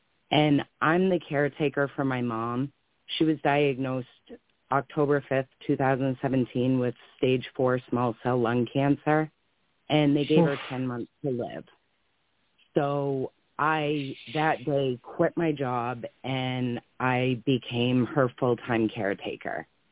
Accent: Maine, United States; now in Middleborough, United States; Oh, I'm originally from Maine, but we live down here in Middleborough, which is close to the Cape.

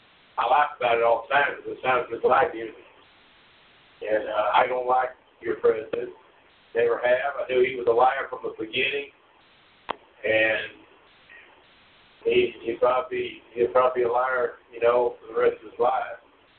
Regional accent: United States; I don't know why God allowed me to be born in America, but He did. And while I'm here, and since I am an American

